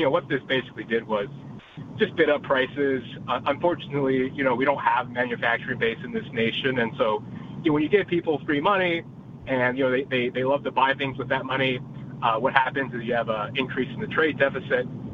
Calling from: Virginia, United States

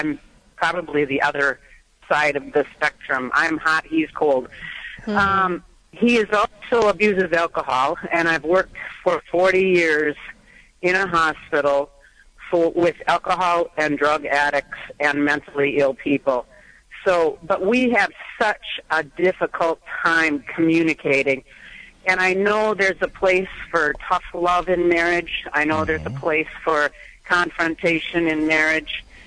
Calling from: Wisconsin, United States; from Wisconsin

